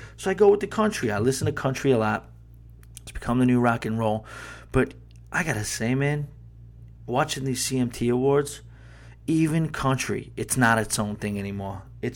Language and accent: English; Long Island, New York, United States; I'm from Long Island, New York.